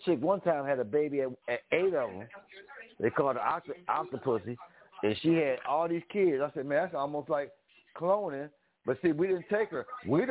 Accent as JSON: {"language": "English", "town": "Buffalo", "region": "New York", "country": "United States", "said": "because I'm from Buffalo, and I'm in Buffalo right now."}